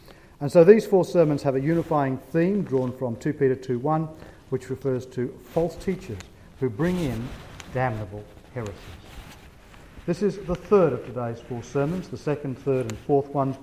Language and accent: English; Sydney, New South Wales, Australia; my hometown diocese of Sydney